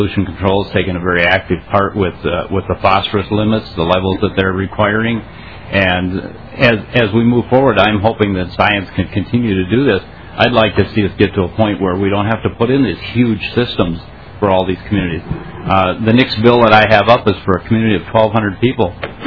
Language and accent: English; New York Mills, Minnesota, United States; This is for my actually my hometown of New York Mills. As I indicated, it's a population of about 1,200 people.